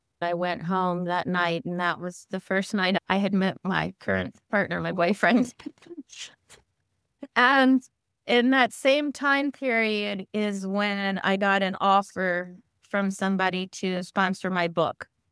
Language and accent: English; Maryland, United States; I'm from Maryland. You don't see white herons in Maryland.